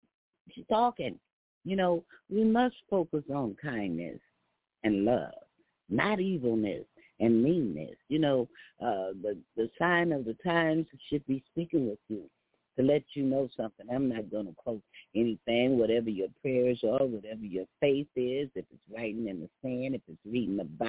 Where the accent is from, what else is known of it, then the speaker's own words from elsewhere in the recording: Texas, United States; I'm from Texas. I grew up in them.